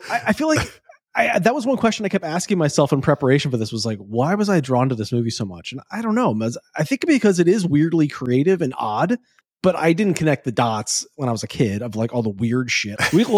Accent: St. Louis, Missouri, United States; I grew up in Missouri around this time. So rural.

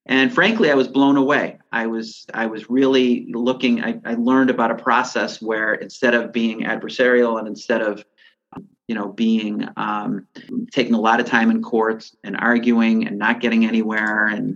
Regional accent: Buffalo, New York, United States; also born or lived in Albany; I'm from Buffalo. I was born and raised here, went away to college, came back and came to our law school

